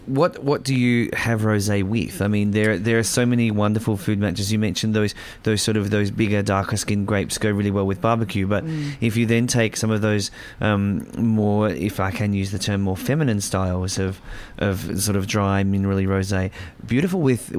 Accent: Mildura, Victoria, Australia; the Australian and Alternative Varieties Wine Show happening in Mildura in my hometown.

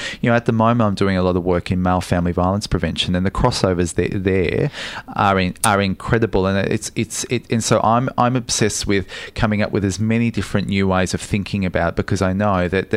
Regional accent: Geelong, Victoria, Australia; Growing up in Geelong...

